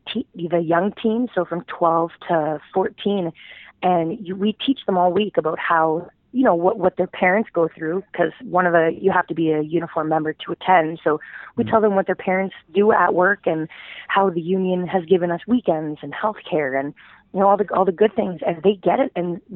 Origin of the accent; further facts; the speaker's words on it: Niagara Falls, Ontario, Canada; I know I'm from Niagara Falls and we had an organizing drive at the casino.